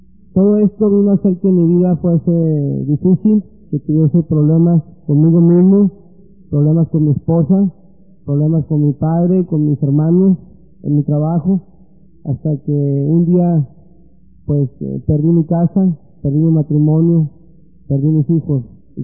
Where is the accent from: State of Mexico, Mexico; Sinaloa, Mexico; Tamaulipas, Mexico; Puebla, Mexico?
Tamaulipas, Mexico; Ciudad Miguel Alemán; soy abogado, soy originario de Ciudad Miguel Alemán, Tamaulipas, México, y administro una empresa de radio en México, en Tamaulipas, México, Miguel Alemán, Tamaulipas, México.